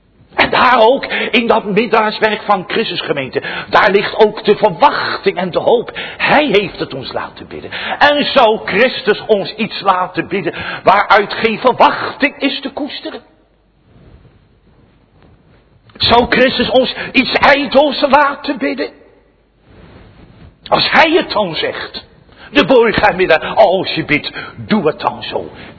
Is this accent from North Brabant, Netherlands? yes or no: no; Scheveningen, South Holland, Netherlands; als kind, ik ben opgevoed in Scheveningen.